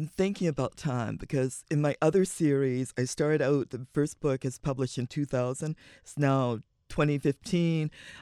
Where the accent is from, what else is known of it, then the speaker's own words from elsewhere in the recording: Virginia, United States; now in Albany, United States; You know, I grew up in Virginia. I've lived in Albany longer than I ever lived in my hometown in Virginia.